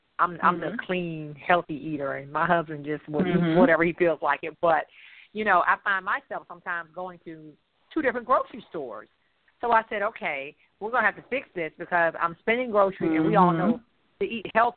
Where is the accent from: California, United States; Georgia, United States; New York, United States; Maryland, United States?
Maryland, United States; now in Charlotte, United States; I'm located in Charlotte, North Carolina, but I'm from Maryland.